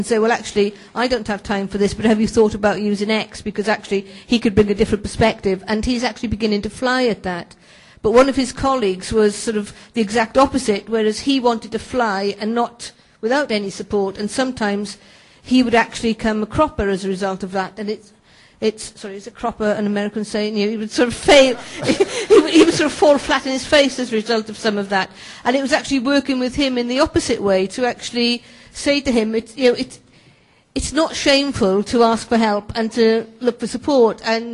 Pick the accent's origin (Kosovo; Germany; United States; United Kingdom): United Kingdom; Wales; accent: Welsh; Sorry, I'm from Wales and have a Welsh accent, so I hope you can understand me.